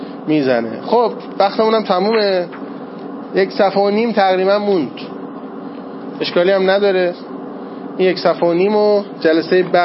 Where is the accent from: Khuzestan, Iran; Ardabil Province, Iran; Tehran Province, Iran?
Ardabil Province, Iran; Ardabil; وسایلم ساکم رو جمع کردم، از اردبیل، شما مال اردبیل، از اردبیل راه افتادم اومدم قم یا مشهد